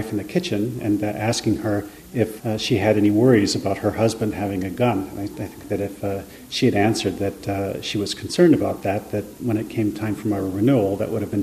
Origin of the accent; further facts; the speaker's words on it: Los Angeles, California, United States; now in Japan; And in my hometown of Los Angeles, every year, there's something on the order of 500 deaths